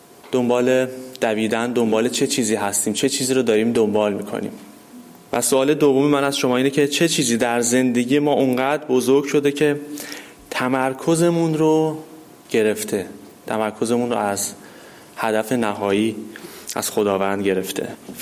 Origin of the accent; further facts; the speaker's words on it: Iran; این زمان ها فقط برای ما که از خاورمیانه اومدیم یا از ایران اومدیم نیست